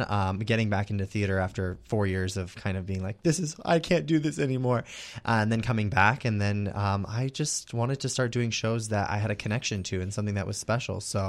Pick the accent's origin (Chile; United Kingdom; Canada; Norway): Canada; Alberta; now in Houston, United States; I'm originally from Canada, actually.